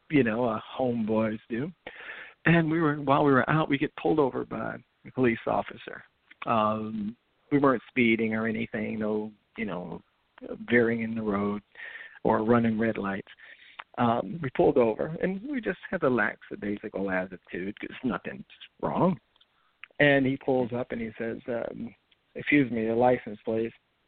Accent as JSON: {"language": "English", "region": "the South", "country": "United States", "tie": "born or raised there", "said": "You know, growing up in the South, there've been many instances where it could have been serious incident"}